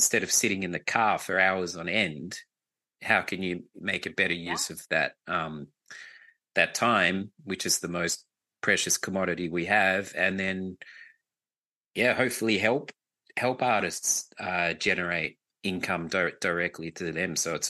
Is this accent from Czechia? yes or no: no; Australia; now in Hamburg, Germany; being here in Hamburg, sometimes I feel quite isolated as an Australian